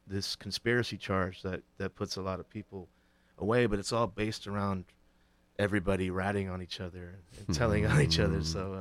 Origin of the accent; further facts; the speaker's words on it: Berkeley, California, United States; also born or lived in Oakland; You know, my mother is from Townsend Ave, East Shore. So I would come here all the time, almost every summer. But I was growing up in the Bay Area.